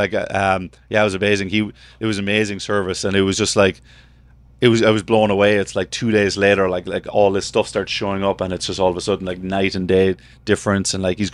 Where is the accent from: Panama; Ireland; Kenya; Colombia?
Ireland; now in United States; You're so naive growing up in Ireland. I'd never seen grass go dormant.